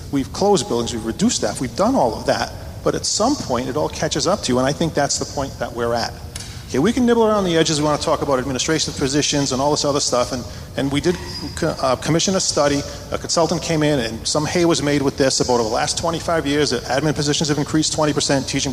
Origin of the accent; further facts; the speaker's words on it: Cranston, Rhode Island, United States; I grew up in Cranston. Most of my family still lives in Cranston.